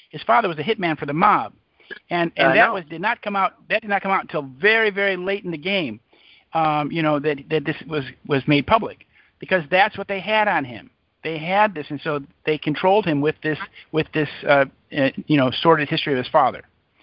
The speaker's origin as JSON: {"language": "English", "town": "Chicago", "region": "Illinois", "country": "United States", "tie": "born or raised there", "said": "I grew up in Chicago. We called it the crime syndicate."}